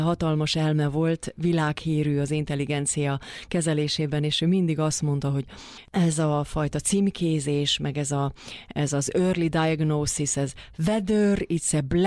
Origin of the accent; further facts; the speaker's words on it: Pálmonostora, Bács-Kiskun, Hungary; hanem kis falu, tehát egy Isten háta mögötti kis falucska ez, ahonnan származom.